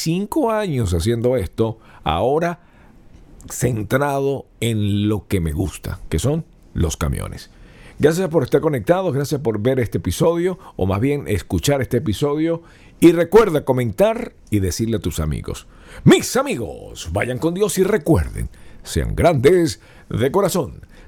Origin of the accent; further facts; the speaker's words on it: Venezuela; que yo no soy cubano, soy venezolano